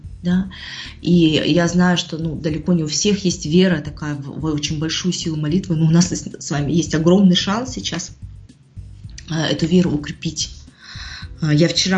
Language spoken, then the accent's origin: Russian; Ukraine; то есть я сама с Украины, у меня там братья сейчас на Украине